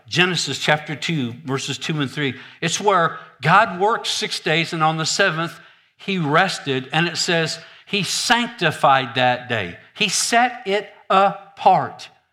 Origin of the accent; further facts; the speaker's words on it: Michigan, United States; I'm from Michigan.